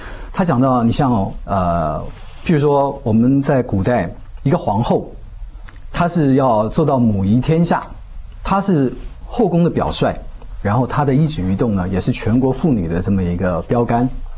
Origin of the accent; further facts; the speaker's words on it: China; 就是我们中国人讲的，这是一个很好的状态